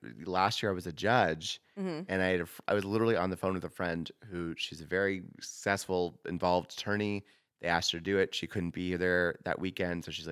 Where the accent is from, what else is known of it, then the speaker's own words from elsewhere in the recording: Portland, Oregon, United States; You know, growing up in Portland and then seeing sort of like the Portlandia effect of Portland afterward